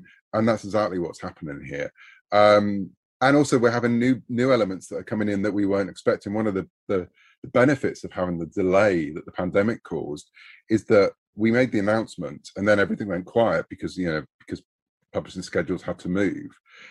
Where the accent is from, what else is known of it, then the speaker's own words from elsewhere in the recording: United Kingdom; I'm a Brit. We grew up saying Han Solo and didn't realize until, you know, Lando came along that that wasn't right.